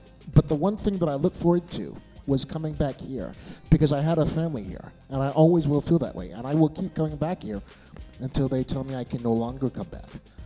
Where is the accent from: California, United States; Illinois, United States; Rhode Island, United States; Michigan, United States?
California, United States; Costa Valley; I'm from Costa Valley, California, and I've been coming here ever since I was 8